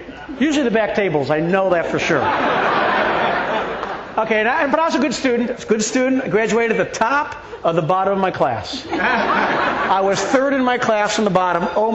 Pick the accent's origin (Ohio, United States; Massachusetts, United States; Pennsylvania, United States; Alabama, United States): Ohio, United States; Cleveland; I love my hometown of Cleveland. It's my home.